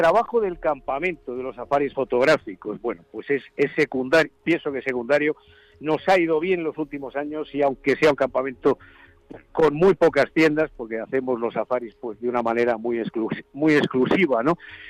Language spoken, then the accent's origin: Spanish; Madrid, Community of Madrid, Spain; en mi casa de Madrid, porque yo nací en Madrid ciudad, ¿no?, en Chamartín.